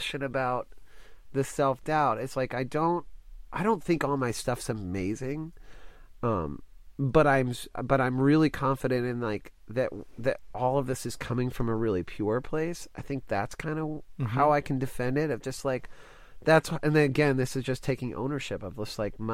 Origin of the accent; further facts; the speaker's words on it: Dallas, Texas, United States; Like, I grew up in Dallas